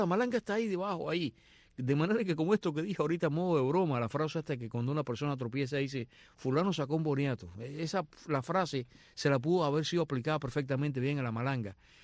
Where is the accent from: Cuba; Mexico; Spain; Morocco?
Cuba; yo caí, señores, como todo cubano